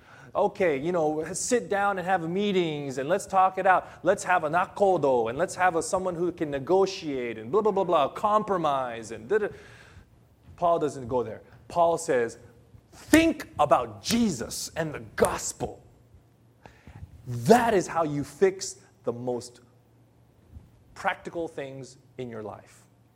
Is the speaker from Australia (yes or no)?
no; Philippines; accent: American; They say, you don't sound Filipino. You sound American. Yeah. I have the outside appearance. Sometimes. As an American, Chinese, Japanese, but I'm 100% Filipino.